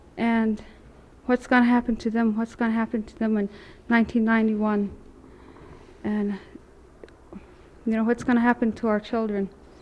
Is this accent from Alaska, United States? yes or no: yes; Koyukuk, Alaska, United States; I'm from Koyukuk.